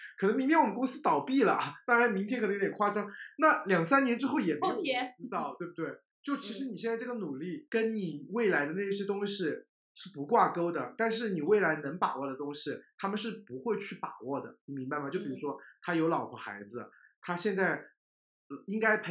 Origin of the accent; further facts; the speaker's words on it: China; 因为我觉得我们中国人很容易从小到大都活在这样的优绩主义当中